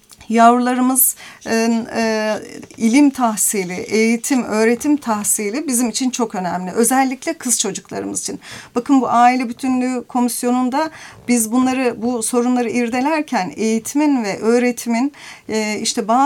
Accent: Sarıyönü, Konya, Turkey; born there; 65 Sarıyönü doğumluyum. Konya'nın bir ilçesi, küçük bir ilçesi.

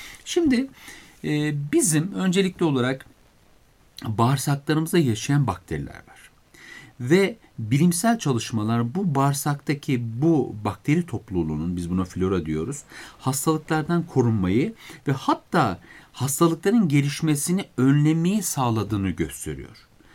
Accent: Beypazarı, Ankara, Turkey; ben Beypazarlıyım, Ankara Beypazarı

